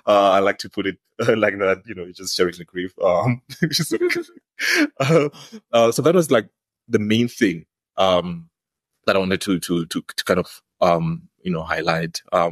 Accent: Tzaneen, Limpopo, South Africa; I'm from Limpopo, Tzaneen, and I come from this community called Mbamamichisi, right?

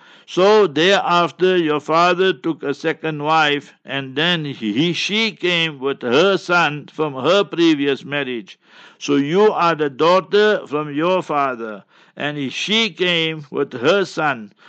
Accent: Heidelberg, Baden-Württemberg, Germany; English is a second language; I was a very, very young boy. And in my hometown, Heidelberg, there was a doctor

